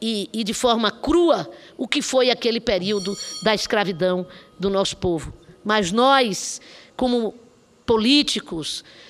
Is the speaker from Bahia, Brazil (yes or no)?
yes; Bahia, Brazil; em especial da minha terra, da Bahia